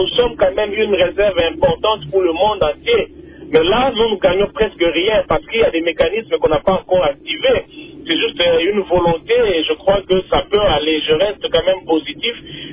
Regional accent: Tshikapa, Kasaï, DR Congo; moi je suis de Tchikapa, il y a des villages qui pour trouver une maternité, les femmes à terme doivent faire 10 km à pied.

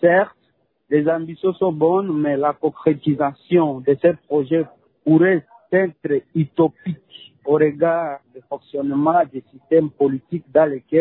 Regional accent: DR Congo; en tant que Congolais patriotes dignes

